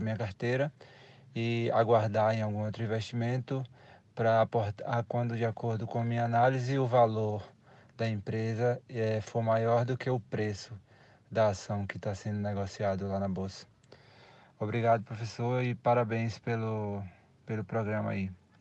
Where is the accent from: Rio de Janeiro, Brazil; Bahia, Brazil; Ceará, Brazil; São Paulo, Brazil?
Bahia, Brazil; Feira de Santana; eu sou da cidade de Feira de Santana, na Bahia.